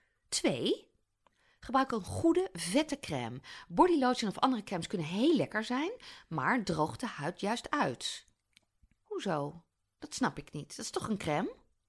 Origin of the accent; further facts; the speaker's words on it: 's-Hertogenbosch, North Brabant, Netherlands; Ik kom uit Brabant, hè, Den Bosch.